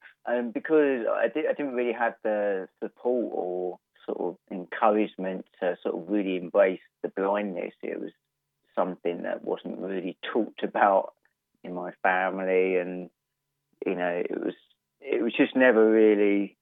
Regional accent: East of England, United Kingdom; Well, I'm from Essex, just outside Southend. I live in a little village called Botsford.

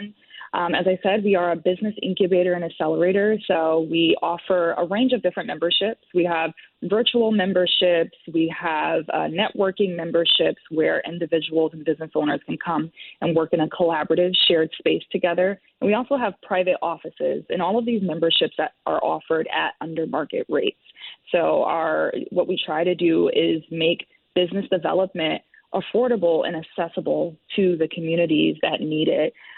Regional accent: Norwalk, Connecticut, United States; I'm actually from the area that you most recently shouted out, Fairfield County. I grew up in Norwalk at Bridgeport, and I really have strong roots in the urban community.

